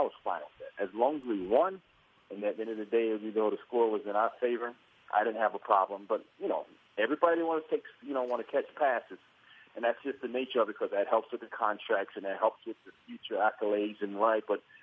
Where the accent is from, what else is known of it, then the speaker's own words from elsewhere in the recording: Florida, United States; I'm from Florida, and I had my family was able to come up and see the game.